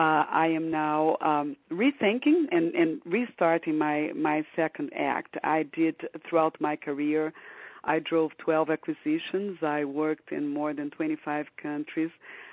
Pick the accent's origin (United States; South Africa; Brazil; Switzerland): Brazil; Rio de Janeiro; born and raised in Rio de Janeiro, but I was brought up in a very global environment